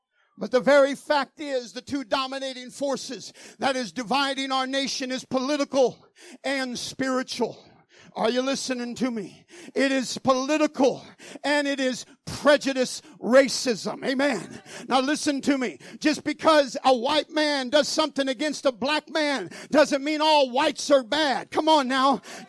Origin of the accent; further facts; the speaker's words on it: United States; I'm an American.